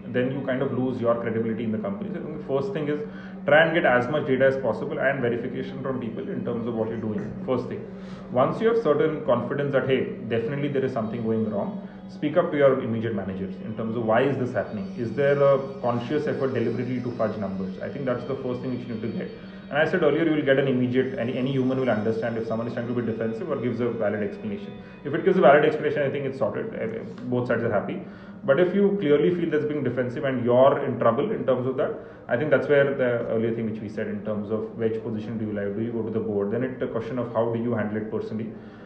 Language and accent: English; India; being an Indian, they were being little modest with me